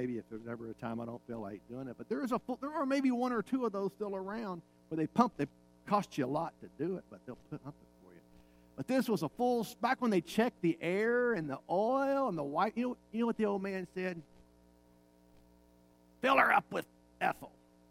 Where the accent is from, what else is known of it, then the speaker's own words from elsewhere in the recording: Kentucky, United States; I grew up in Western Kentucky and pastored there for 9 years.